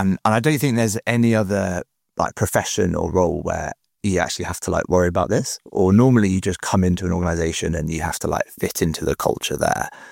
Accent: North West England, United Kingdom; I grew up in the Lake District.

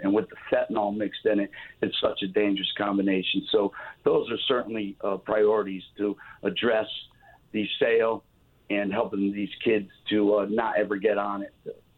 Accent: Shelton, United States; I was raised here in Shelton. My family was from Shelton. I was a 1981 Shelton High School graduate.

